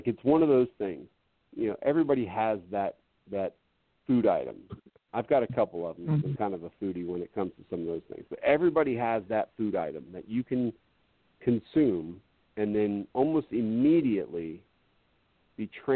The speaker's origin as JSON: {"language": "English", "region": "New York", "country": "United States", "tie": "born or raised there", "said": "Growing up in Long Island, New York, up until the time I was around 9 or 10 years old, we used to go to the county fair."}